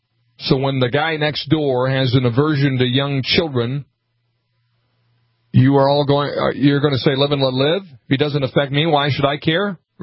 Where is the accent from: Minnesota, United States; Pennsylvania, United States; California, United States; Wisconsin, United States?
Minnesota, United States; Montevideo; also born or lived in North Dakota; Steve and I are both native Minnesotans. Montevideo would be my hometown.